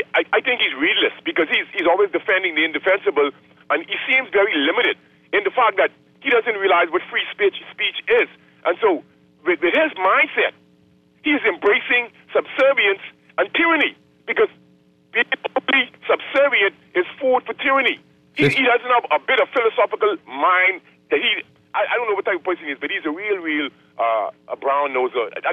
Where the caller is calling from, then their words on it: Nairobi, Kenya; I'm calling from Nairobi.